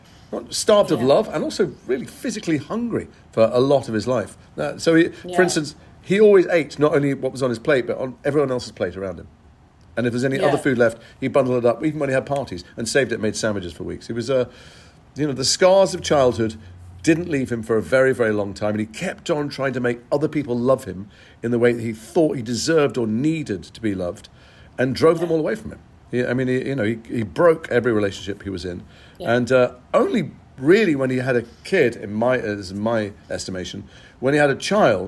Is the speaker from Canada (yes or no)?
no; England, United Kingdom